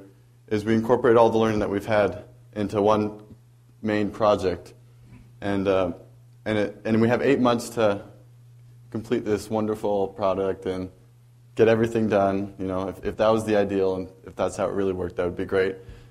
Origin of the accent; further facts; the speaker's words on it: Hawaii, United States; Fortunately for me, I'm from Hawaii, and Hawaii's district just rolled out, and so I have a whole bunch of victims back at home that I can bug to test and to get it working.